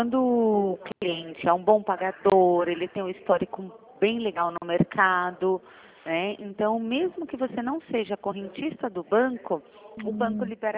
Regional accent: Sorocaba, São Paulo, Brazil; Eu sou de Sorocaba.

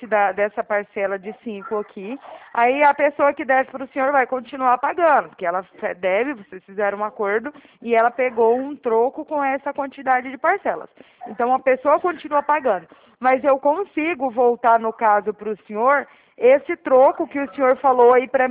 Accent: Araraquara, São Paulo, Brazil; eu sou de Araraquara, São Paulo

